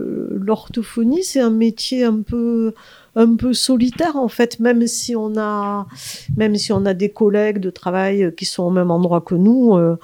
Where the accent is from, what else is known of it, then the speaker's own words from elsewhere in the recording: Montpellier, Occitanie, France; now in Aveyron, France; En fait, moi, je suis montpelliéraine. J'ai fait mes études à Montpellier.